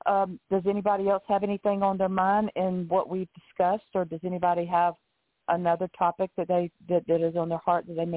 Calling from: Florida, United States; I'm calling in from Florida.

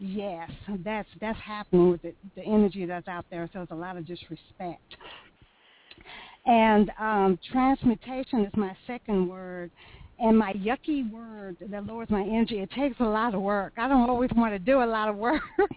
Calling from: Texas, United States; from Texas.

